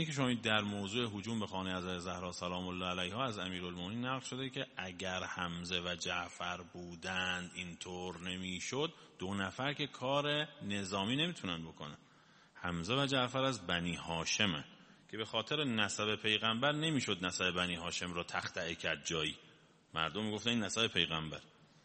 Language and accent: Persian; Iran; الحمدلله خودم هم ایرانیم